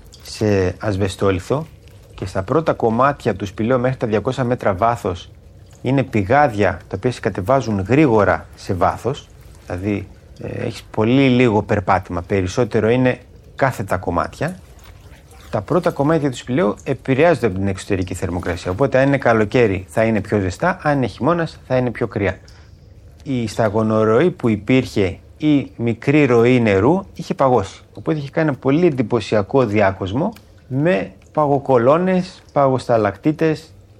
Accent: Greece; now in France; Εγώ έφυγα από εδώ, από Κρήτη, με αεροπλάνο και συνεχίσαμε ταξίδι νότια, 15 Δεκέμβρη 2009. Άλλη νοοτροπία, άλλη κουλτούρα. Για μας τους Έλληνες δεν το συναντάς εύκολα.

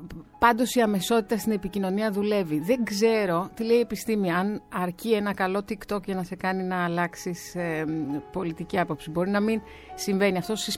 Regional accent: Greece; also born or lived in London

